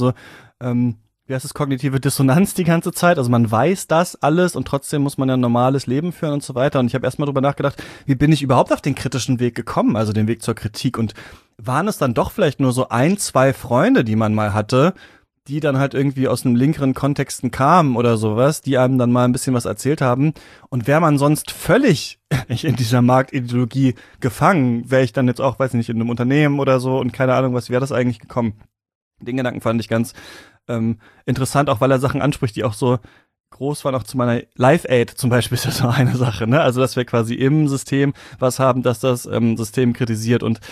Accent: East Germany, Germany; born there; ich bin wirklich echt so kurz vor Mauerfall geboren im Osten

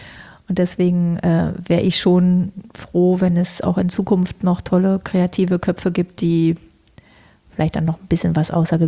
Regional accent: Berlin, Germany; so aus freie Schnauze, wie man so als Berliner halt so ist.

